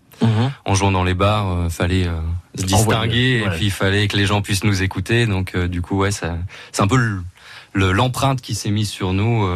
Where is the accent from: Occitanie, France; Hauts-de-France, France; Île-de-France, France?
Hauts-de-France, France; Lille; now in Saint-Valery-sur-Somme, France; moi, je suis de Lille. Je suis arrivé sur la côte Picarde en 2014, quoi. Donc ça fait 5 ans maintenant que je suis à Saint-Valery-sur-Somme.